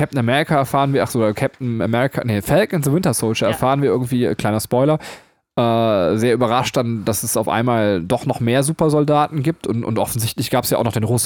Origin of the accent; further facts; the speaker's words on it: Germany; Als Deutscher würde ich irgendwie sagen, ja, ist halt unsere Vergangenheit so und deswegen hat man wieder die bösen Deutschen genommen so.